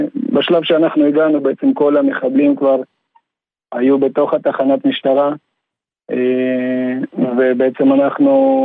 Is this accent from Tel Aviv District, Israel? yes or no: no; Kiryat Gat, Southern District, Israel; אני מקריית גת.